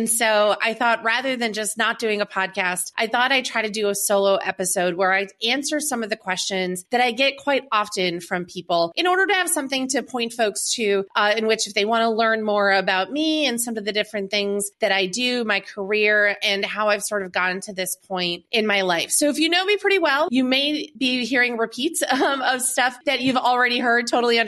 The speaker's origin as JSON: {"language": "English", "town": "Green Bay", "region": "Wisconsin", "country": "United States", "tie": "born or raised there", "moved": "yes", "said": "I'm the only one that escaped from there, but I grew up in Green Bay. I went to Bayport High School, which is just outside of the city."}